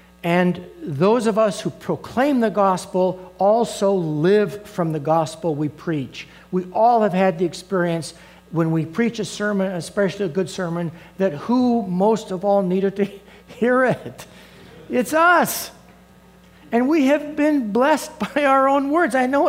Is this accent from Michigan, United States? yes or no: no; Colorado Springs, Colorado, United States; I grew up in Colorado Springs and went all through public schools and Cheyenne High School.